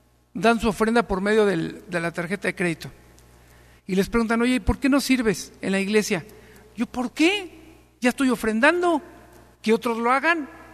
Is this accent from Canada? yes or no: no; Mexico; Porque como mexicanos